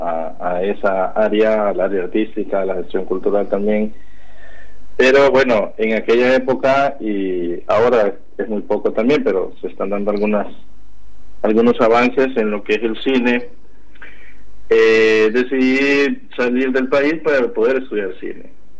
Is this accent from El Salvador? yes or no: yes; Santa Tecla, La Libertad, El Salvador; Soy de Santa Tecla.